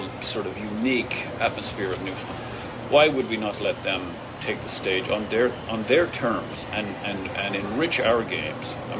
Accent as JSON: {"language": "English", "country": "Ireland", "tie": "born or raised there", "moved": "yes", "said": "they have a spirit a bit like the one we grew up in Ireland"}